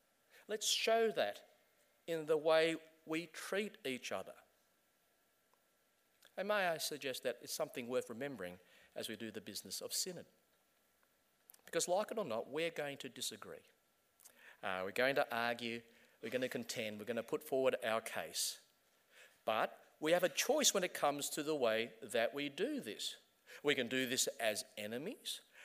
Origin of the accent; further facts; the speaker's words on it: Australia; I'm Australian, I'm Chinese